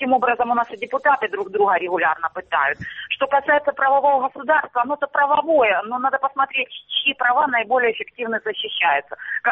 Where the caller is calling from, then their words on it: Luhansk Oblast, Ukraine; Добрый день, я от Луганщины.